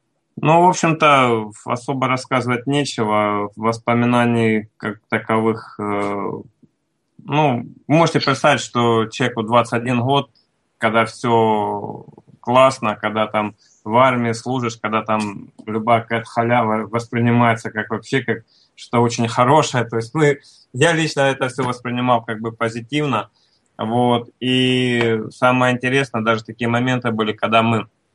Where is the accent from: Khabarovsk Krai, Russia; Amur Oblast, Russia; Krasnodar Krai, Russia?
Krasnodar Krai, Russia; Сам я родом с Кубани, у меня отец кубанский казак.